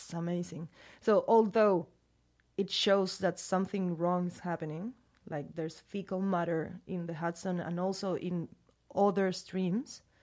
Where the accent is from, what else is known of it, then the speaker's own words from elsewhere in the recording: Chile; English is a second language; now in Barcelona, Spain; And I'm from Chile. But I've been living in Barcelona for 3 years so far, I think, yeah.